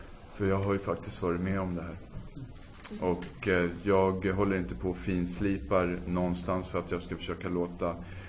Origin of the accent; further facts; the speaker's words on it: Stockholm, Stockholm County, Sweden; born there; Jag föddes här i Stockholm, Södersjukhuset, 1975, 32 år sedan. Jag är uppväxt hos en mamma.